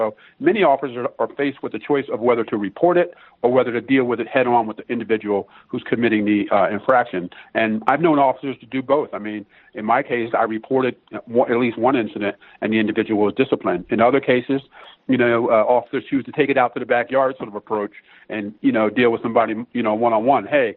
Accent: Philadelphia, Pennsylvania, United States; growing up in Philadelphia, I was familiar with all the stories about policing and Frank Rizzo and the past through my parents and family members and others.

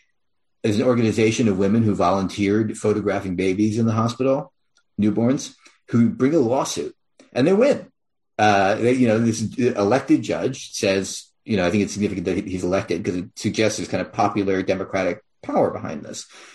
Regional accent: Philadelphia, Pennsylvania, United States; now in Chicago, United States; I live in Chicago. Chicago is significantly smaller than it used to be. I grew up in Philly. Philly is significantly smaller than it used to be.

